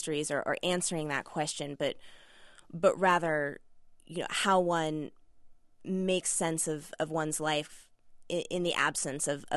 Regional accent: Grand Junction, Colorado, United States; I ended up moving, after graduate school, back to my hometown of Grand Junction

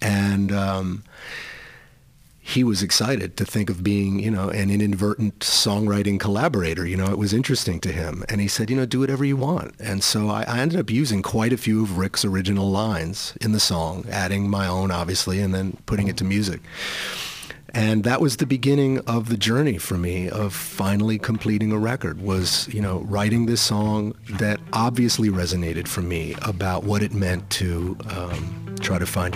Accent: Cleveland, Ohio, United States; Cleveland.

